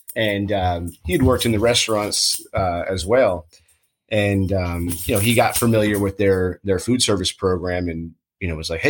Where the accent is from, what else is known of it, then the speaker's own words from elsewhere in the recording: Florida, United States; I'm from South Florida originally.